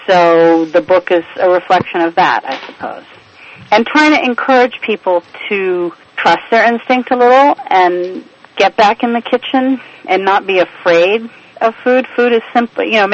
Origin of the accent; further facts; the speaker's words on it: Beirut, Beirut Governorate, Lebanon; also born or lived in Cyprus / Spain / France / Italy; I grew up in Beirut, spent time in Cyprus, we spent time in Spain, we spent time in France, and primarily in Italy, where my parents bought a house and we really put down some roots.